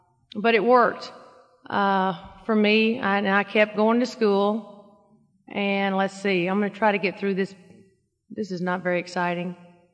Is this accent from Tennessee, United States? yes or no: yes; Nashville, Tennessee, United States; born there; I was born in 53, so I was a baby boomer. I was born in Nashville, middle-class family.